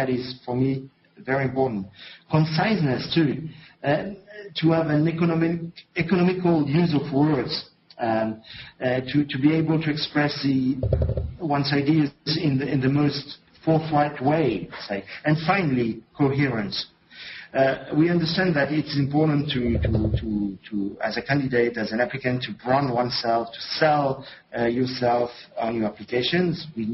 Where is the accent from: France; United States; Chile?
France; accent: French; English is a second language; and thank you for having put with my French accent.